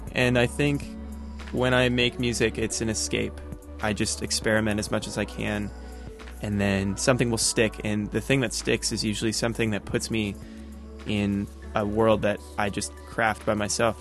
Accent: Spokane, Washington, United States; I grew up in Spokane, but Seattle was obviously my backyard, the Olympic National Park, Cascades

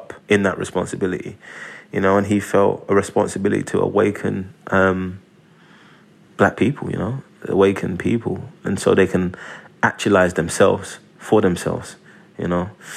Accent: England, United Kingdom; Yeah, I remember it being mentioned at school in passing because we studied civil rights

